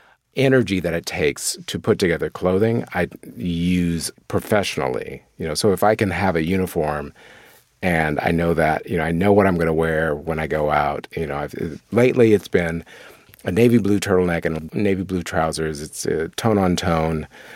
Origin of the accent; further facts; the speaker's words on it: Akron, Ohio, United States; growing up in Akron, and, you know, Akron, it has its racist moments, areas